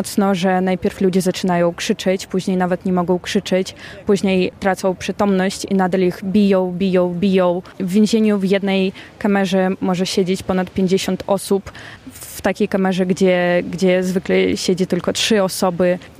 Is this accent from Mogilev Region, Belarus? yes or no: yes; Mogilev, Mogilev Region, Belarus; Polish is a second language; jestem z Białorusi, z Mohylewa